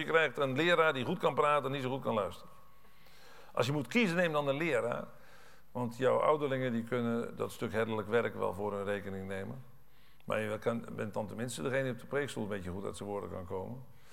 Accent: Netherlands; ik ben een Hollander en half Hollands en half Gelders. Dat zei ik gisteravond geloof ik al, hè. Maar Saksen, ik ben dus voor de helft een Saks

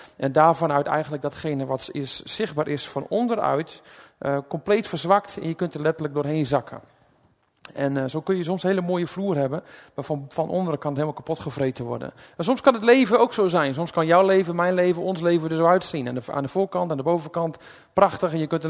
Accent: Netherlands; Ik geloof dat wij als Nederlanders en als mensen er last van hebben en kunnen hebben.

